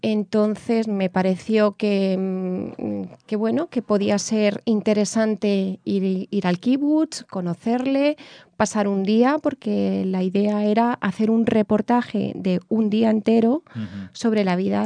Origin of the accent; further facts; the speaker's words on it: Spain; Y digo, no, soy española.